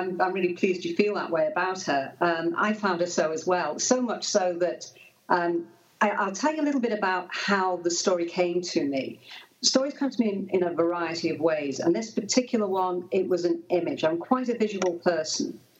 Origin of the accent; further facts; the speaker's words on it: Liverpool, North West England, United Kingdom; I was actually born and brought up in Liverpool, and I quite understand that kind of frozen in time element.